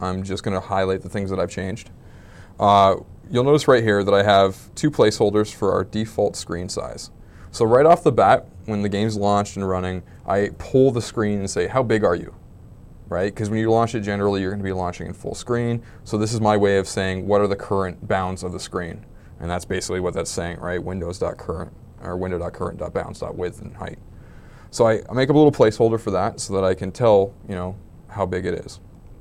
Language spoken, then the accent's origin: English; Brantford, Ontario, Canada; That's my hometown right there.